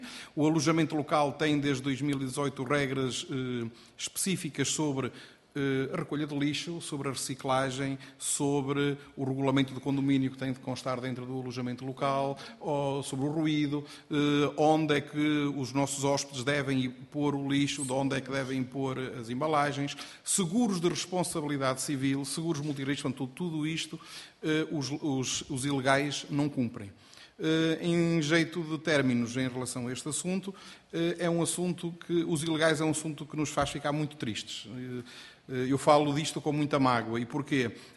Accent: Porto, Portugal; Ao contrário dos meus colegas, eu venho do Porto. Portanto, é uma cidade que eu conheço muito bem.

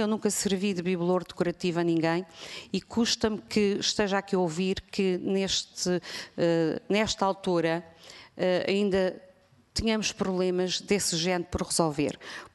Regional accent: Angra do Heroísmo, Azores, Portugal; now in United States; como imigrante que sou e que saí de Angra do Heroísmo muito jovem, foi graças à comunicação social também, nos Estados Unidos, nomeadamente em New Jersey, que eu consegui acompanhar o português

